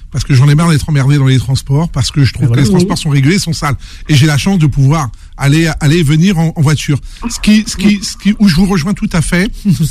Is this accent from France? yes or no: yes; France; born there; Moi, mes parents sont venus d'Algérie. Mais pour mes enfants, je ne suis pas venu d'Algérie, moi je suis né en France.